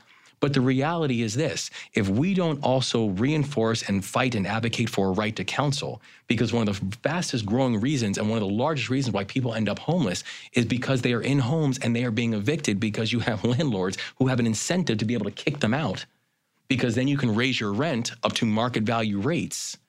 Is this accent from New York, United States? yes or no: no; Baltimore, Maryland, United States; You take a city like my hometown of Baltimore